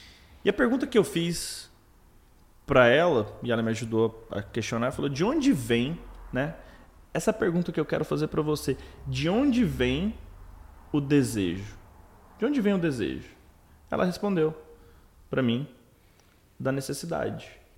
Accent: Goiás, Brazil; Porque eu vim do interior de Goiás, eu nasci em setembro

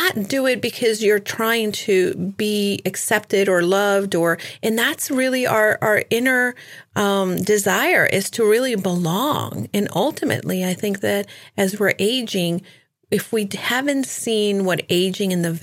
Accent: Miami, Florida, United States; I know in El Salvador, in even I grew up in Miami, there were a lot of Cuban immigrants.

